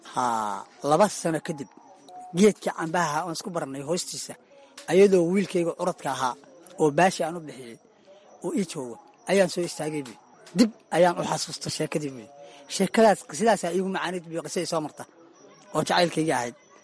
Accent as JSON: {"language": "Somali", "region": "Lower Juba", "country": "Somalia", "tie": "born or raised there", "also_born_or_lived": "Cawdaq, Galgaduud", "said": "waxaan ku koray sida jubbada hoose ilaa iyo gobollada dhexe."}